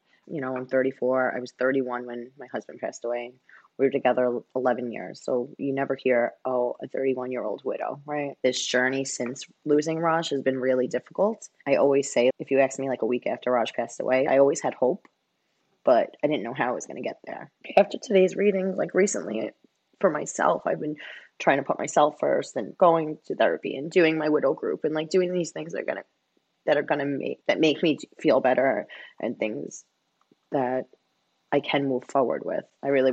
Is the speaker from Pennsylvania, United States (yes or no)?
no; Staten Island, New York, United States; now in Hoboken, United States; I am originally from Staten Island, New York, and I currently live in Hoboken, New Jersey.